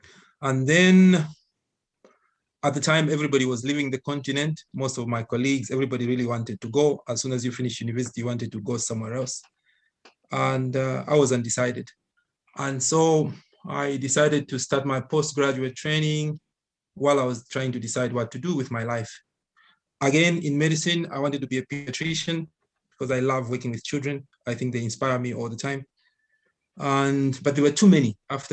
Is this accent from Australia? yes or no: no; Zambia; I was born and raised in the Republic of Zambia, which is in the southern part of Africa, bordering the border between Southern Africa and Central Africa. So we are right below the Congo and above Zimbabwe. And yeah, I was born here.